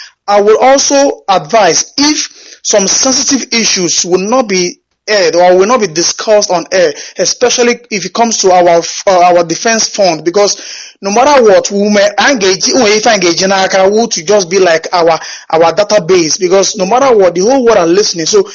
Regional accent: Nigeria; now in Erlangen, Germany; I'm originally from Osaka, Biafra land. I'm calling from Erlangen, Germany.

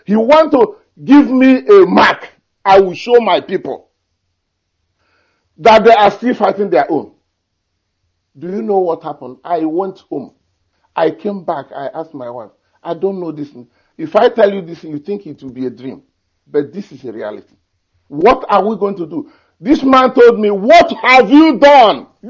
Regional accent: Eastern Nigeria, Nigeria; I told him Nigeria. He said, is it what part of Nigeria? I told him. Eastern Nigeria. He said, are you people the Biafrans? I said, yes, we are the Biafrans.

